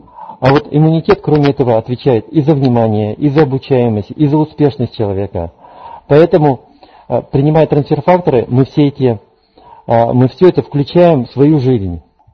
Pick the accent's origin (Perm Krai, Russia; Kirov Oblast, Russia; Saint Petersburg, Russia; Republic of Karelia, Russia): Kirov Oblast, Russia; Kirov; я из Кирова. Работаю врачом-педиатром около 16 лет.